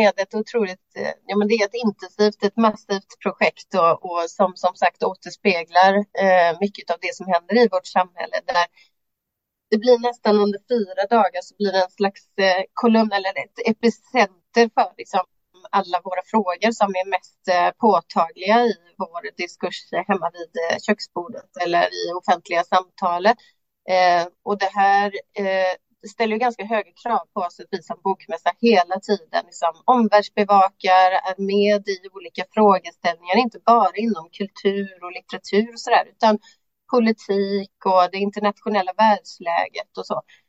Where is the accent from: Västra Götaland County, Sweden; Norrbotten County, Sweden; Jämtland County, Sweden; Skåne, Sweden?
Västra Götaland County, Sweden; Lysekil; Jag är född och uppväxt i Lysekil, ett litet mindre samhälle i Bohuslän.